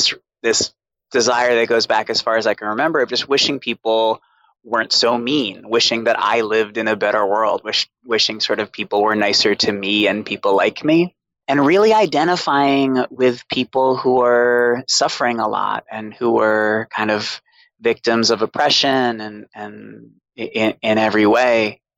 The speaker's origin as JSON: {"language": "English", "town": "Boston", "region": "Massachusetts", "country": "United States", "tie": "born or raised there", "said": "I grew up in Boston with a single alcoholic mother."}